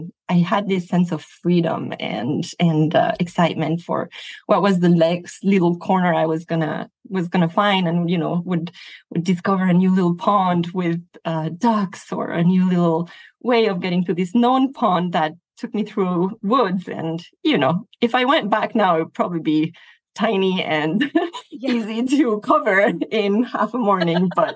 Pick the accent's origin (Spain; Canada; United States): Spain; English is a second language; also born or lived in Belgium; I am half Spanish, half Belgian. So I spent a lot of time in Belgium, but I grew up mainly in Spain, but in different places in Spain as well.